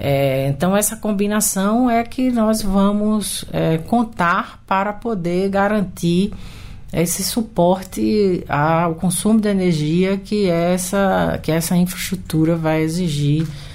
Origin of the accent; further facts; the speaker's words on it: Pernambuco, Brazil; Para mim é um prazer poder estar falando com a minha terra, com Pernambuco.